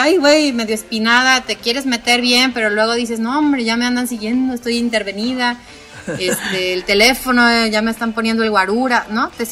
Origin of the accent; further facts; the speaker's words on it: Mexico City, Mexico; now in Guadalajara, Mexico; pues mi familia es de origen michoacano y güeros tapatíos también. Yo soy pues chilanga, güey, ya ni modo, ya lo dije, pero pues tengo aquí toda mi vida.